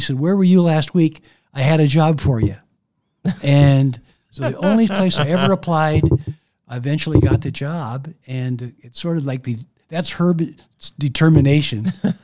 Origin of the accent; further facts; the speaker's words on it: Maple Valley, Washington, United States; growing up in Maple Valley, I wanted to stay around home.